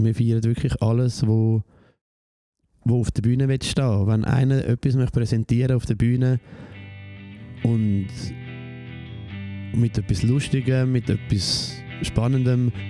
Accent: Zurich, Switzerland; ich bin von Zürich. Ich bin in Zürich aufgewachsen, ich bin 38.

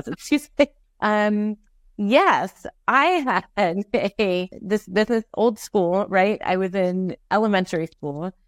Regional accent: Ohio, United States; I mean, I grew up poor in Southern Ohio. My dad was an alcoholic. My mom was bipolar.

